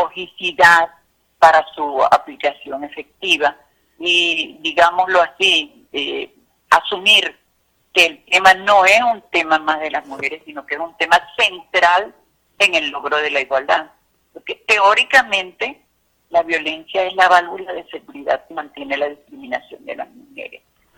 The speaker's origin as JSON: {"language": "Spanish", "country": "Venezuela", "lives_now": "Mexico", "said": "pese a que yo soy venezolana, he tenido muchísimo tiempo trabajando con las políticas públicas de igualdad de México"}